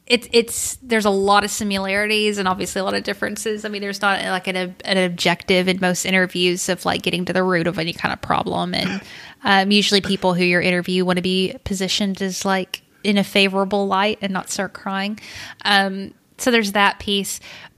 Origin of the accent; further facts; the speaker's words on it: the South, United States; I grew up in Southern Bible Belt, Christian, blah, blah, whatever. And that's a very narrow worldview.